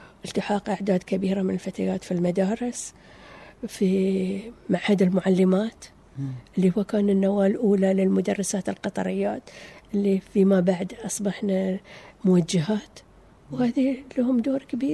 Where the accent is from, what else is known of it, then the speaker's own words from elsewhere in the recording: Qatar; كنت في وسط الزملاء وزميلاتي يعرفون أن أنا فتاة قطرية